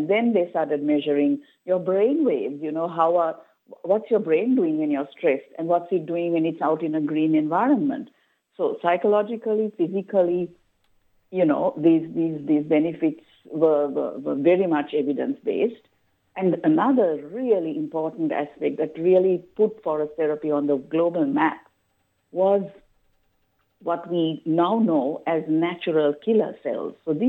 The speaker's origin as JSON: {"language": "English", "country": "Sri Lanka", "moved": "yes", "lives_now": "Australia", "said": "When I moved to Australia in 2010 from Sri Lanka, I fell in love with Australia's bush and nature."}